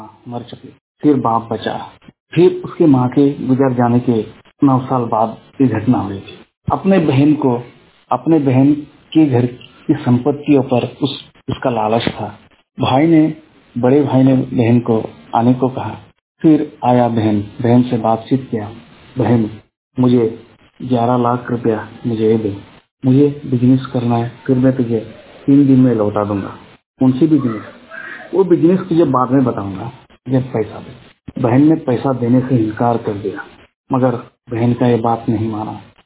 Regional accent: West Bengal, India; और मैं वेस्ट बंगाल का रहने वाला हूँ।

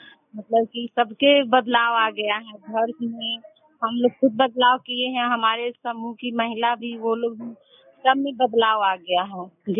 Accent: Patahi, Bihar, India; मैं पताही पंचायत की रहने वाली हूँ

